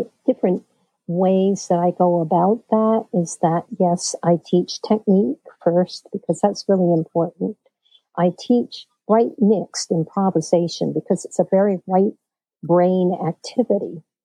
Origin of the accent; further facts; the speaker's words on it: Scotland, United Kingdom; And I said, "Yeah, I do. I'm Scottish."